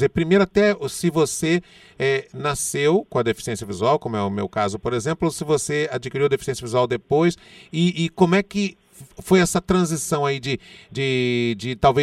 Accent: Rio de Janeiro, Brazil; born there; Eu amarrava elástico no óculos para jogar bola no subúrbio em que eu nasci, no Rio de Janeiro.

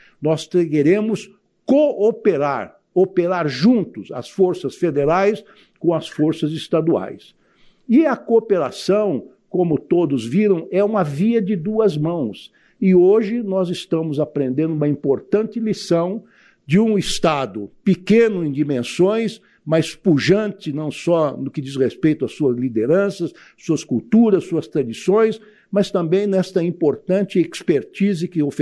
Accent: São Paulo, Brazil; como nós paulistas, né, doutor Sarrubo, chamamos

